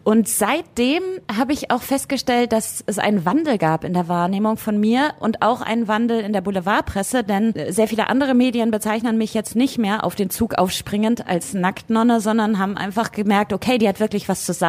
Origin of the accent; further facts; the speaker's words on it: Lüdinghausen, North Rhine-Westphalia, Germany; man muss auch dazu sagen, ich komme aus Lüdinghausen.